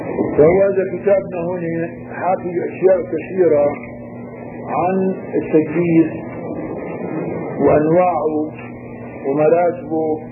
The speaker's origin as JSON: {"language": "Arabic", "country": "Syria", "said": "هلا نحن عندنا بالشام هون مثلا في عندنا العمارة والديوانية"}